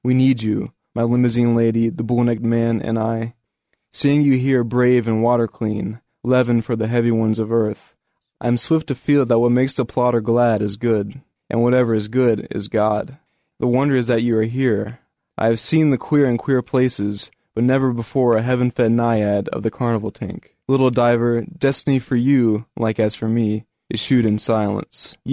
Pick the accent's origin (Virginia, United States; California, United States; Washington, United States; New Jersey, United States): Virginia, United States; Lynchburg; she's from my hometown, Lynchburg, Virginia